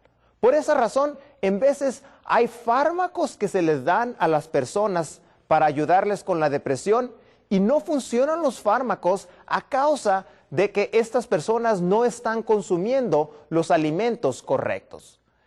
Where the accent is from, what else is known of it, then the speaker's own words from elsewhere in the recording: Baja California, Mexico; vengo desde Baja California